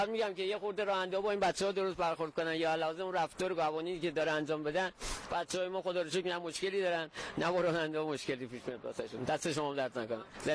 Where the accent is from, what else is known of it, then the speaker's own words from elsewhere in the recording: Qazvin, Iran; من 32 سالمه، بچه قزوینم